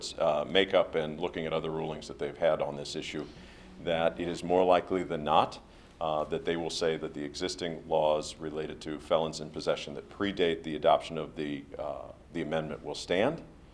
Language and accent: English; St. Louis, Missouri, United States; while I was born and raised here in St. Louis, I came up and learned politics in rural Missouri